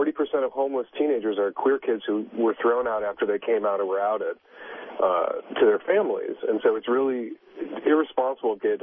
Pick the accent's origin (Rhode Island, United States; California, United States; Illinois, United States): Illinois, United States; Chicago; But I grew up in the city of Chicago, and I was, you know, Billy Lucas's age in 1980.